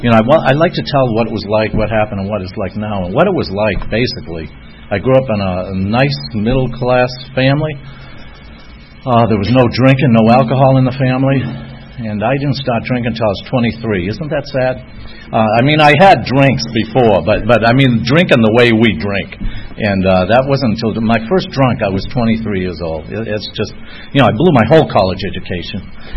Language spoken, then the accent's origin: English; Boston, Massachusetts, United States; I am from Boston, a tiny little country up north called New England.